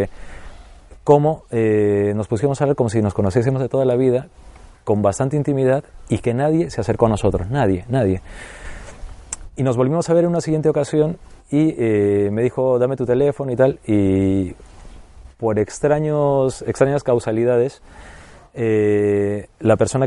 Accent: Peru; moved away; cuando yo vine de Perú

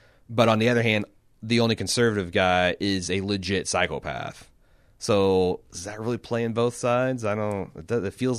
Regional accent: United Kingdom; Personally, as a Brit, I'm going to enjoy the hell of the season

